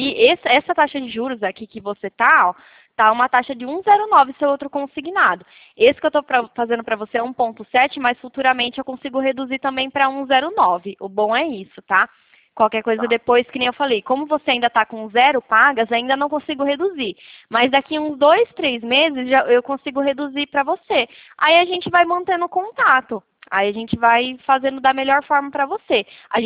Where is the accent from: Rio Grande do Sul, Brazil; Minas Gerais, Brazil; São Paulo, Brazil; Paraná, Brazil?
São Paulo, Brazil; Bauru; Eu sou aqui de Bauru, né?